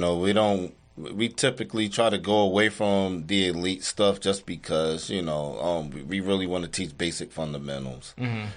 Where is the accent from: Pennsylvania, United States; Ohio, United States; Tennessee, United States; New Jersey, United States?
New Jersey, United States; Newark; I mean, neither one of us is from here. You know, I'm from New Jersey. I'm from Newark, New Jersey.